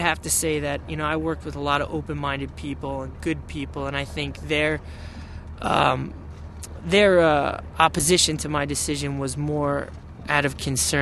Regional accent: New York, United States; I'm from New York, Long Island. 29 years old.

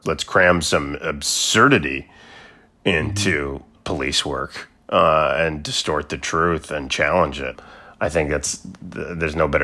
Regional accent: Florida, United States; I grew up in a segregated Florida full of racism, and my dad's from Haiti.

